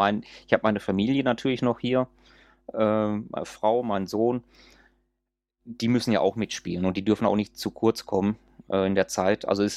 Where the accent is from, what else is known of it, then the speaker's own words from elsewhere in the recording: Germany; Also mein Heimatland besser kennenzulernen, weil klar, hier in der Region bei mir, im Ruhrpott, da fahre ich viel, da kenne ich viel.